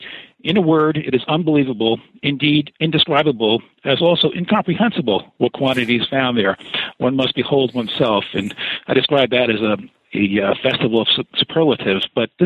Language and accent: English; Bronx, New York, United States; I grew up in the Bronx in what I would sometimes call a huck-thin childhood in a Tom Sawyer world, living close to the water in the Bronx